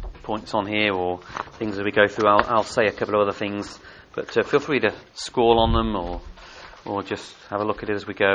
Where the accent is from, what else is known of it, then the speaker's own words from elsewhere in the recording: England, United Kingdom; I know we are English, most of us.